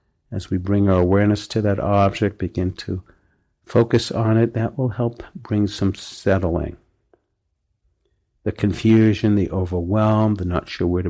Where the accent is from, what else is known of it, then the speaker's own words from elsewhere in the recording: New England, United States; well, I grew up in New England and we say, how's the weather?